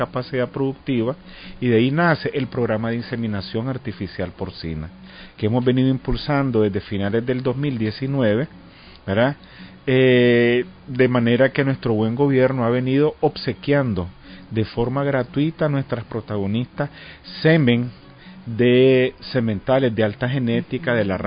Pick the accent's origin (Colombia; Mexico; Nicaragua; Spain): Nicaragua; todo nuestro orgullo patrio como nicaragüense